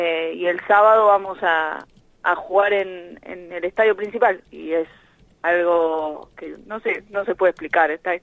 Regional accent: Tandil, Buenos Aires Province, Argentina; now in La Plata, Argentina; yo tengo 28 años, hace bastante tiempo que jugué al fútbol. Yo soy de Tandil, arranqué en Tandil de chiquitita, entonces jugué en Tandil, bueno, mucho tiempo, vine acá a La Plata a jugar la Liga de La Plata

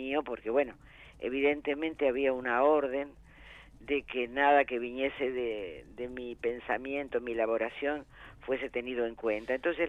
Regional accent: Lomas de Zamora, Buenos Aires Province, Argentina; yo soy de Lomas de Zamora, nací en el Hospital Gandulfo.

